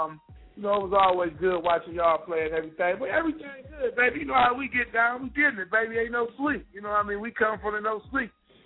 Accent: Flint, Michigan, United States; I'm from Flint, Michigan. Grew up in Flint.

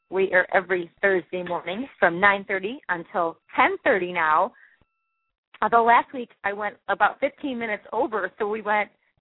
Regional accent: Chicago, Illinois, United States; You know, everyone knows my hometown is Northwest Side of Chicago, but Naperville, I've been here 20 years now.

